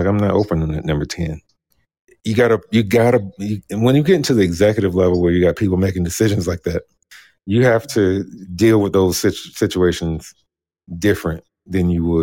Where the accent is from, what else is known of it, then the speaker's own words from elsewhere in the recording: Brooklyn, New York, United States; I mean, he's from Brooklyn. I was from Brooklyn.